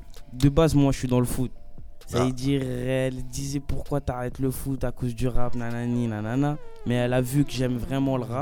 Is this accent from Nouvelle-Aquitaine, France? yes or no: no; Gonesse, Île-de-France, France; Moi, je viens de Gonesse, c'est okay. 95, c'est à côté.